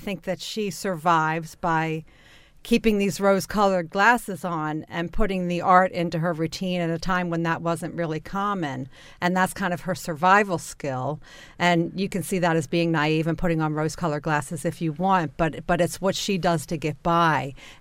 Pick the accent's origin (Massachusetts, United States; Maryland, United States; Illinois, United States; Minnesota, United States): Maryland, United States; Catonsville; born or raised there